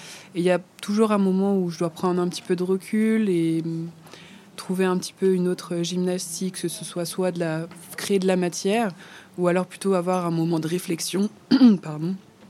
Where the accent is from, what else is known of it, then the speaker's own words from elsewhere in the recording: France; Du coup, je suis française, je précise peut-être.